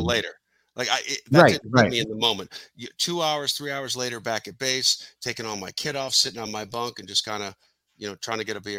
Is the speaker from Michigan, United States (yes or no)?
yes; Detroit, Michigan, United States; I'm from Detroit, and I will drive nothing but a Toyota because those things are unstoppable.